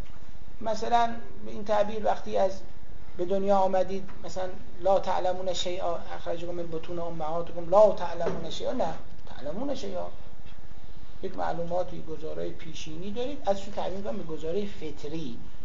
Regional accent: Iran; غیر از اینکه ما ایرانی هستیم اونا انگلیسی، یه فرق دیگه هم داریم. فرق چیه؟ ما فارسی حرف میزنیم، اونا انگلیسی حرف میزنن. ما متدینیم،

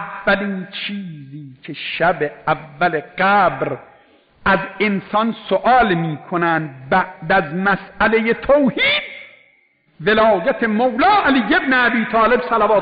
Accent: Iran; گفت آقا شما اهل کجا هستی؟ گفتم اهل ایران.

